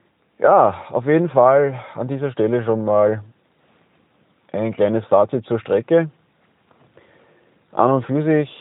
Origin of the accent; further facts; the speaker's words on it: Austria; der bei uns in Österreich mit bis zu 15.000 Euro geahndet werden kann.